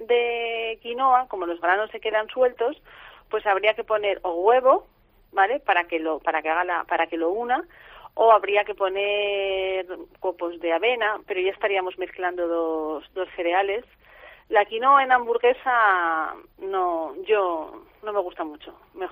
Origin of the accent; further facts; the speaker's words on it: Huesca, Aragon, Spain; Yo vengo de Huesca